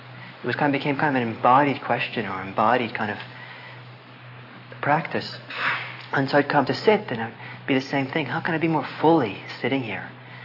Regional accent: California, United States; And here I come from California.

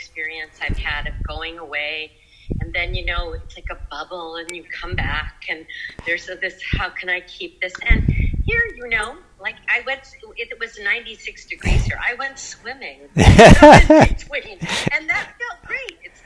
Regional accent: Vermont, United States; from Vermont.

